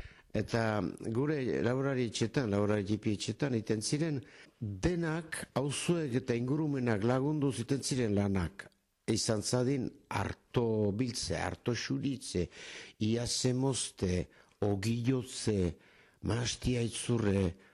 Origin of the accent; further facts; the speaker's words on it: Saint-Jean-Pied-de-Port, Nouvelle-Aquitaine, France; Nere aurtzaroa ne jatsu garazin sortu naiz.